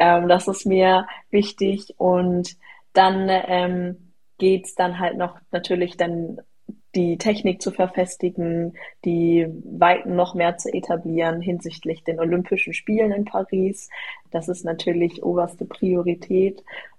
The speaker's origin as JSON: {"language": "German", "town": "Karlsruhe", "region": "Baden-Württemberg", "country": "Germany", "tie": "born or raised there"}